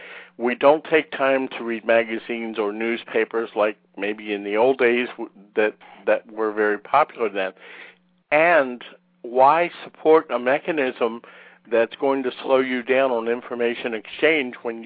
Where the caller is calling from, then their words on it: Palm Beach, Florida, United States; I'm calling from Palm Beach, Florida.